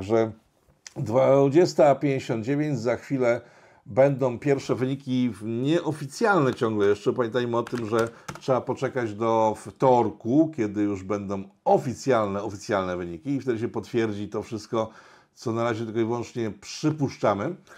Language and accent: Polish; Łódź, Łódź Voivodeship, Poland; Ja jako prosty człowiek z Łodzi, tak, bo jestem z Łodzi i mieszkam w prowincji, znaczy na prowincji, podwarszawskiej niby, ale jednak dalekiej od Warszawy